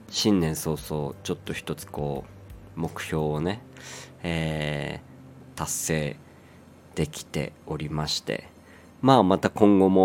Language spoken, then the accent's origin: Japanese; Aomori, Japan; 僕は我が地元青森に、いることかと思いますけれども